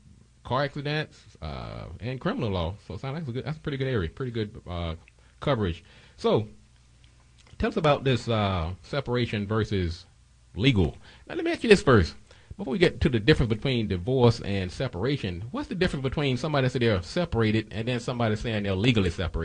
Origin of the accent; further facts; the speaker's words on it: the South, United States; accent: southern; Hey, can I say it's my southern accent?